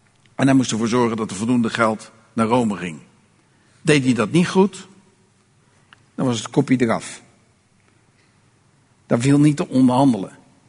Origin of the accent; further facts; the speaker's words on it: Rotterdam, South Holland, Netherlands; Ik kom uit Rotterdam. 146 verschillende naties wonen in mijn stad. Het is normaal dat je op straat loopt en je hoort meerdere talen.